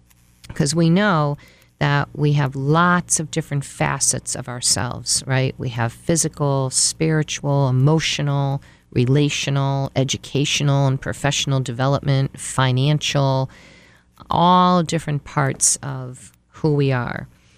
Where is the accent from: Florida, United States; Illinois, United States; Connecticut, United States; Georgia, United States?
Connecticut, United States; And I'm a licensed marriage and family therapist. And I've been licensed in the state for about 30 years, and I've lived here in Connecticut for my whole life.